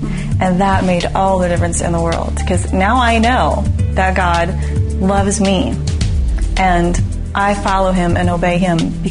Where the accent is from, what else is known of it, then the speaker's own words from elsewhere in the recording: Omaha, Nebraska, United States; I'm from Omaha, Nebraska. I was born and raised in Nebraska, and I went to Bible college up in Minneapolis for a year.